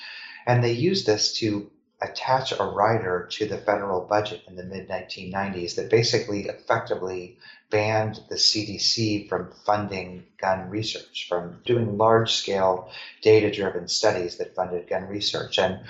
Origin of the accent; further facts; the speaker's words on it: Missouri, United States; And I grew up in Missouri, and, you know, before 2007, 2008, as I mentioned before, Missouri had a strong history of gun ownership.